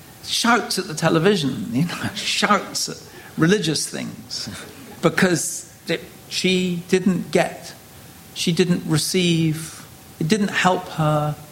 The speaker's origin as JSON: {"language": "English", "region": "England", "country": "United Kingdom", "said": "And I'm English, and a lot of English people are very ironic."}